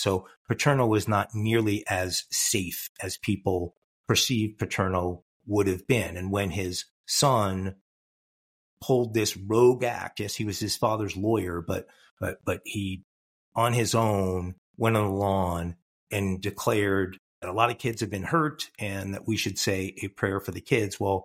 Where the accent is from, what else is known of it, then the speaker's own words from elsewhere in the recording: Pennsylvania, United States; I grew up in Pennsylvania. I'm not a fan of the university